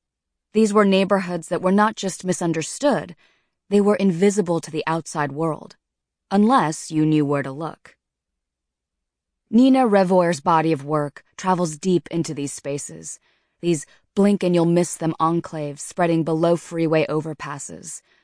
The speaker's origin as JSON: {"language": "English", "town": "Los Angeles", "region": "California", "country": "United States", "tie": "born or raised there", "said": "I grew up in Los Angeles, an avid reader, looking for the sort of stories that existed along the edges of the narrative the outside world knew as Los Angeles."}